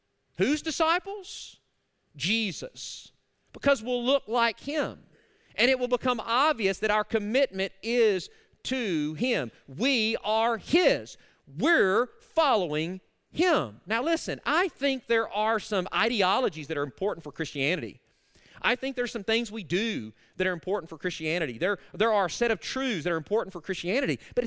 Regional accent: Arkansas, United States; I'm going to kind of make fun of my home state. If we're in Arkansas, I would definitely say I'm related to. And I'm from there. I can say that.

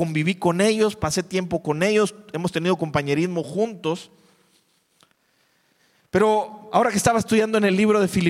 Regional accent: Monterrey, Nuevo León, Mexico; Por la familia en la que nací y en la que crecí, prácticamente si me preguntan dónde naciste, yo no diría en Monterrey, diría nací en la iglesia, en Casa de Gracia, ¿sí?

